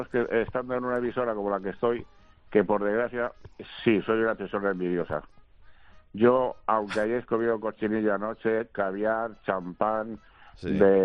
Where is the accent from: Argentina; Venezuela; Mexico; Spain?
Mexico; born there; porque yo nací en México, de padres de Madrid, uno de Cascorro y el otro de bueno, los dos son muy madrileños y ya llevamos aquí 70 años